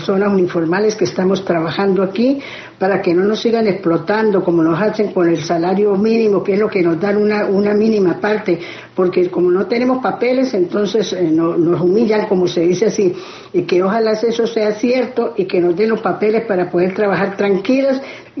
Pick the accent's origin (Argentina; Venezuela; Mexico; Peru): Venezuela; now in Colombia; Soy una venezolana que hace 3 años más o menos estoy aquí en Colombia.